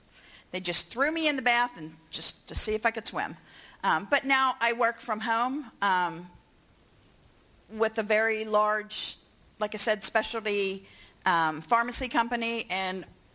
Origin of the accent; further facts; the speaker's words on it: Pittsburgh, Pennsylvania, United States; I'm from Pittsburgh, Pennsylvania, I forgot to say. Lived there all my life.